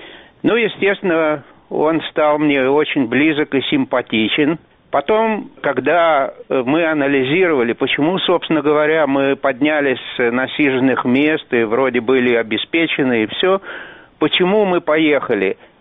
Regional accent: Moscow, Russia; мы оба были москвичи, оба выросли в еврейских семьях

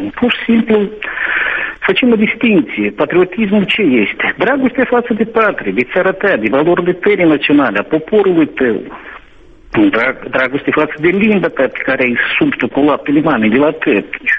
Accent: Moldova; Suntem moldoveni la noi, Moldova

